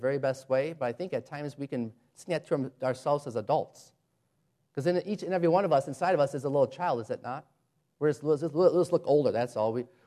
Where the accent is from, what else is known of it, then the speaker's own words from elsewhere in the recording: Chicago, Illinois, United States; You know, maybe it's because I've been in the South or something. I have no idea. But I'm from Chicago.